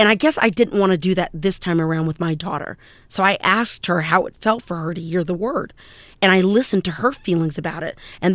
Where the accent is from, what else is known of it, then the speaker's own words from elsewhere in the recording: United States; that ambivalence that I feel as a human being and as an American.